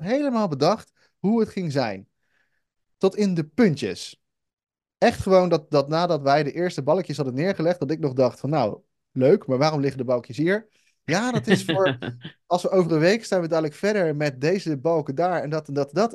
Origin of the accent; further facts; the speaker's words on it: Netherlands; Ik bedoel, ik kom uit Nederland.